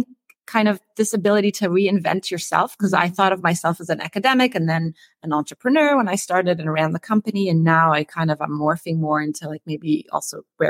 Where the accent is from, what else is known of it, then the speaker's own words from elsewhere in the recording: Egypt; I'm originally from Egypt.